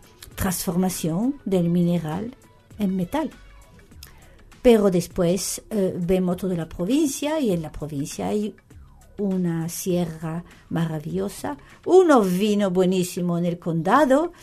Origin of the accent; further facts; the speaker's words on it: Charleroi, Wallonia, Belgium; Spanish is a second language; Soy de Bélgica francófona, en una ciudad que se llama Charleroi, que es una zona francófona. Ya he explicado mi acento.